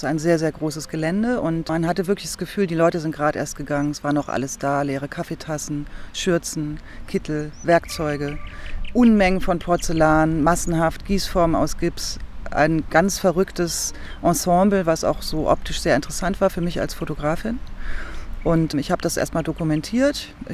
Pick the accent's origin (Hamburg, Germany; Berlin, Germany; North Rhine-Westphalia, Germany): Hamburg, Germany; Ich bin Hamburgerin